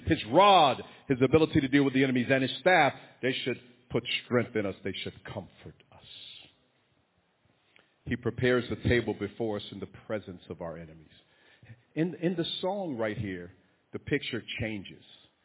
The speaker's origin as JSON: {"language": "English", "region": "New York", "country": "United States", "tie": "born or raised there", "said": "My daddy, when I grew up in New York, brought me a bike. Now, I grew up where projects were down the street."}